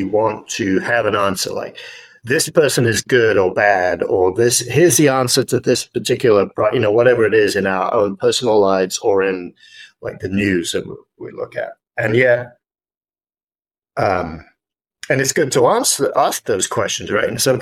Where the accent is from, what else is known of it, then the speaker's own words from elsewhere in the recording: England, United Kingdom; now in United States; tea, I'm from England, and my family live in Scotland.